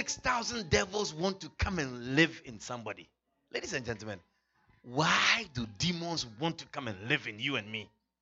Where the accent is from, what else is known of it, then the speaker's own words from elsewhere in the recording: Ghana; I come from Africa. I come from Ghana, West Africa.